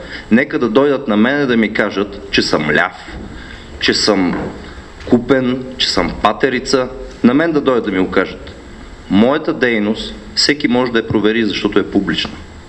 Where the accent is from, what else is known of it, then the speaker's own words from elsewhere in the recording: Sofia, Sofia City, Bulgaria; born there; Роден съм в София, завършил съм немска гимназия, учил съм в Софийския университет математика